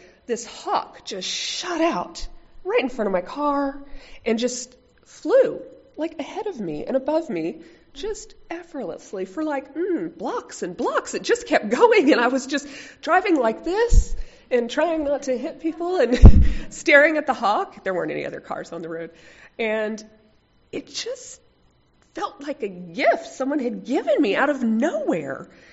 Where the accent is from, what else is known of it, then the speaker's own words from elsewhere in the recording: Waco, Texas, United States; also born or lived in Austin, United States / Germany / Junction City, United States; I was born and raised in Waco, Texas, as you heard. After Waco, I lived in Austin for 8 years, then Germany for 5 years, and then for our last year in the military in Junction City, Kansas